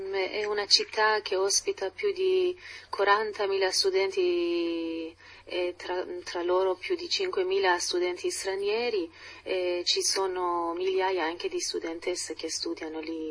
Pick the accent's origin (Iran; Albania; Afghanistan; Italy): Iran; Tehran, Tehran Province; born there; Italian is a second language; moved away; also born or lived in Qom; Sì, sono nata a Teheran, però questa, diciamo, volontà di studiare più in profondità l'Islam, mi sono trasferita a Qom, che è proprio il centro più specializzato dell'Islam sciita nel mondo